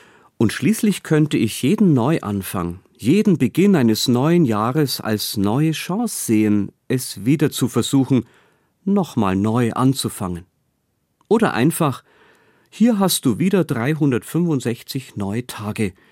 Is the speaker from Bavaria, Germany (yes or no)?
yes; Regensburg, Bavaria, Germany; born there; Mir als gebürtigem Regensburger fallen dazu immer Geschichten um den Bau der steinernen Brücke ein.